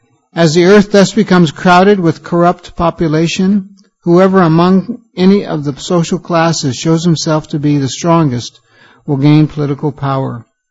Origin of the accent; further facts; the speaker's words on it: New York, United States; I happened to be looking on the internet the other day at my hometown, and Krishna Kripa will know this. We're from the same area in upstate New York